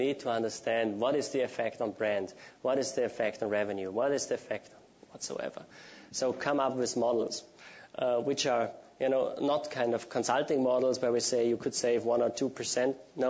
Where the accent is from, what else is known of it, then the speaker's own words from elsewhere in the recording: Austria; so I'm also from Austria